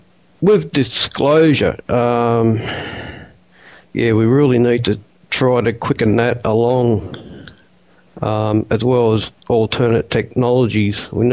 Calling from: Australia; from Australia, mate.

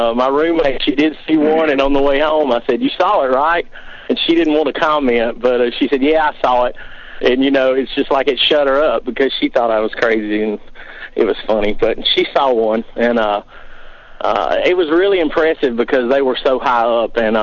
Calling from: Mississippi, United States; Hey, Kevin. Hey, Ed. … from Mississippi.

